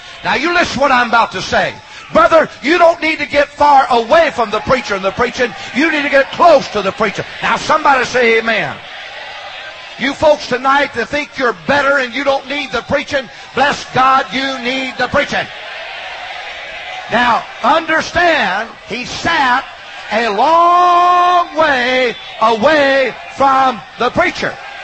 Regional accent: Arkansas, United States; born there; Now, I don't know about you, and I was born in Arkansas, so that's one against me.

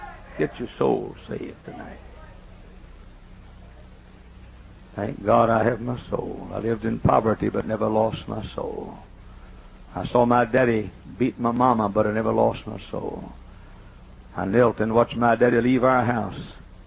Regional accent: the South, United States; I'm from the South.

